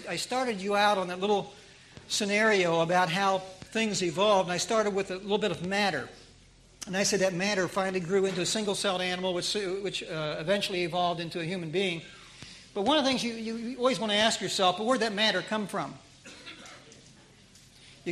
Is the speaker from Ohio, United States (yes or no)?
yes; Ohio, United States; Well, I won't tell you about some things I did when I was a child growing up near Dayton, Ohio.